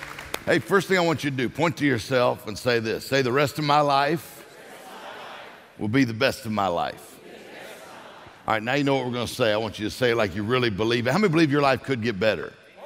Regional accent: Ocean Springs, Mississippi, United States; Pastor, I grew up in Mississippi, so this is my first time in 18 years to get to preach and get to speak in Mississippi. But all my family's from Meridian, and I grew up down near the coast, Ocean Springs.

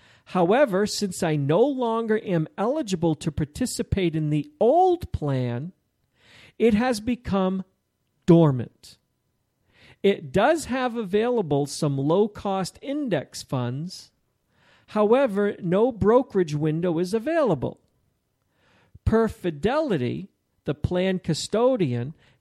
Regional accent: Kentucky, United States; It borders my home state of Kentucky. West Virginia is basically an extension of Eastern Kentucky.

